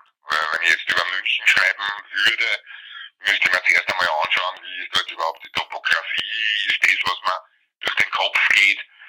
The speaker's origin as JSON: {"language": "German", "region": "Vienna", "country": "Austria", "said": "das wäre ein Rechercheaufwand, den ich mir als Wiener in Wien ersparen kann."}